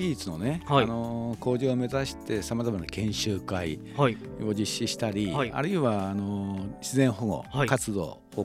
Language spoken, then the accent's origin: Japanese; Minobu, Yamanashi, Japan; 私の故郷は今の身延町なんですけども